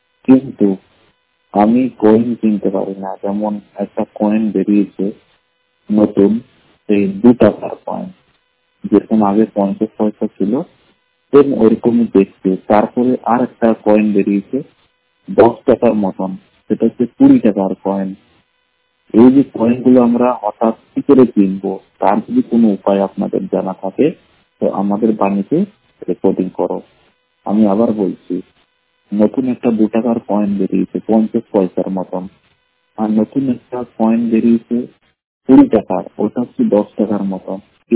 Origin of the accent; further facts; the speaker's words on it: Allahabad, Uttar Pradesh, India; আমার বাড়ি হলো এলাহাবাদ।